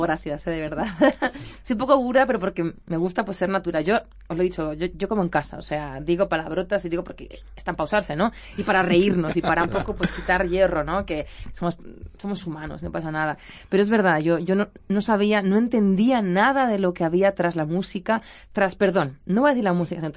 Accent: Eibar, Basque Country, Spain; Y mañana estoy en Eibar, así que canto en mi tierrita.

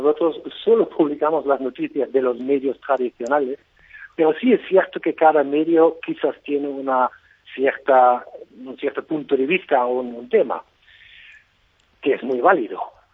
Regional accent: Germany; Spanish is a second language; now in Spain; yo soy alemán, por ejemplo, y me viene de maravilla, puedo añadir las noticias de última hora de Alemania

